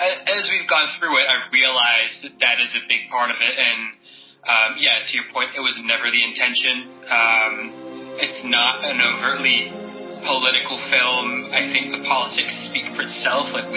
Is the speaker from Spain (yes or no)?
yes; Spain; I grew up in Spain.